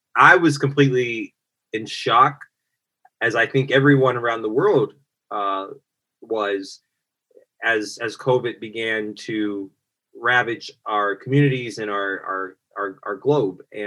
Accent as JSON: {"language": "English", "region": "Kansas", "country": "United States", "tie": "born or raised there", "said": "I don't know if the great and powerful was a reference to my time in me growing up in Kansas"}